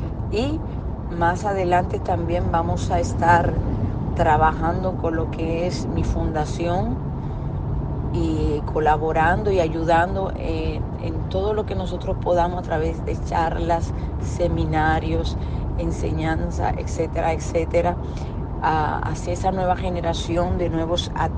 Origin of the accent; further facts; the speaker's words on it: San Pedro de Macorís, Dominican Republic; cuando tenía aproximadamente 13 años, en mi ciudad natal de San Pedro de Macorís, acá en República Dominicana.